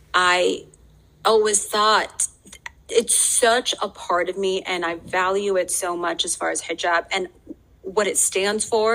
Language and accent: English; Chicago, Illinois, United States; Growing up in Chicago, I remember reading, honestly, just some Muslim sounding bylines in the Chicago Sun-Times.